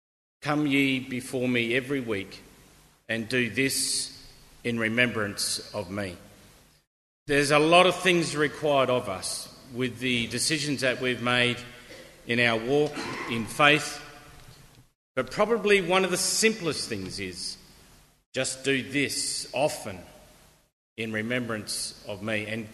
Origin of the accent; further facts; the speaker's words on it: Perth, Western Australia, Australia; As some of you may know, I'm from Perth, so I've got a lot of family in Perth.